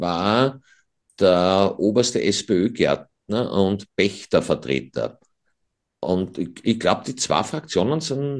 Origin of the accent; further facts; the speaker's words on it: Döbling, Vienna, Austria; Wenn ich sage, ich komme aus Döbling